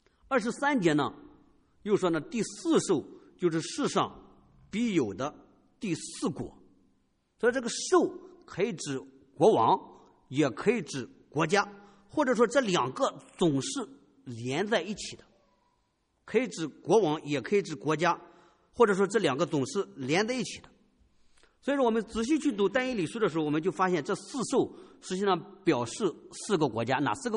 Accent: China; 我相信我们从中国来的，我也是这样。

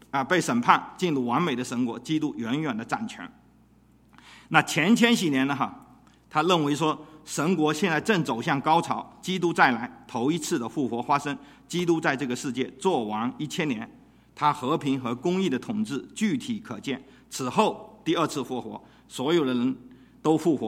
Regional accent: China; 我们中国人是一盘散沙，但是中国人如果把基督加进去，把基督的爱加进去

